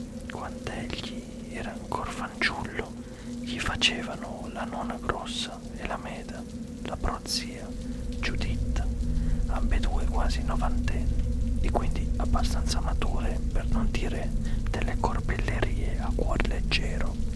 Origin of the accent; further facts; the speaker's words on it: Bergamo, Lombardy, Italy; Io sono un bergamasco